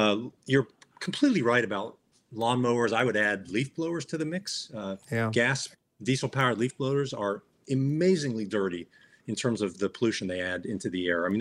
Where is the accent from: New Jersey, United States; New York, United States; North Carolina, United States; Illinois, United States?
Illinois, United States; Chicago; now in California, United States; I live in California. I grew up in Chicago in the Midwest.